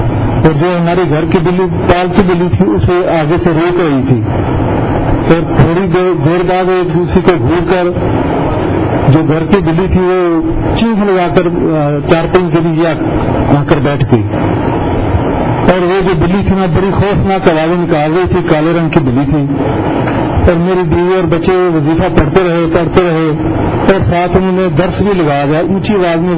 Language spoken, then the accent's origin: Urdu; Sheikhupura, Punjab, Pakistan; مجھے میں شیخپورہ کا رہنے والا ہوں